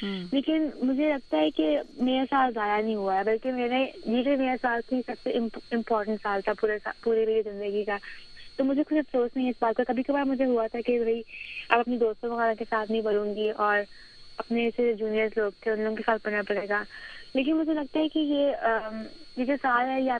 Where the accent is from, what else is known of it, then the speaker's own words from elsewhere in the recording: Pakistan; now in United States; اور جب میں اپنے پاکستانی کپڑے وغیرہ پہن کے جاتی تھی اسکول میں, تب مجھے لگتا تھا کہ ہاں میں پاکستانی ہوں.